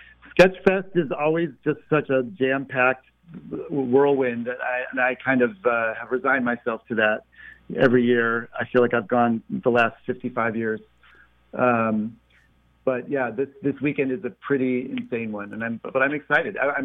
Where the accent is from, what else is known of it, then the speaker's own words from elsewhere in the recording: Shaker Heights, Ohio, United States; I'm from Shaker Heights, and we had a big rivalry with Cleveland Heights, and Heights High was the high school, so we always said Heights Bites. but yes, I'm proud native of that suburb.